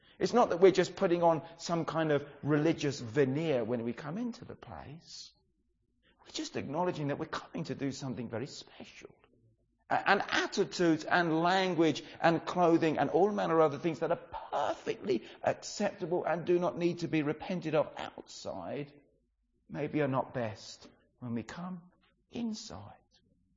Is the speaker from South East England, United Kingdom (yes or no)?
yes; Brighton, South East England, United Kingdom; I grew up in Brighton in a very informal kind of a setting and everything.